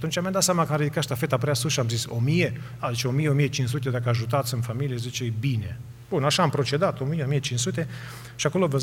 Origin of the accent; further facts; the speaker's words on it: Romania; Ne aducem noi aminte cei care am crescut în România.